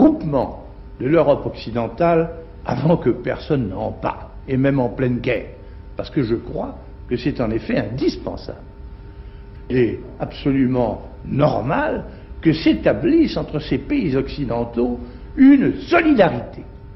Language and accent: French; France; Du moment que je suis français, je suis européen.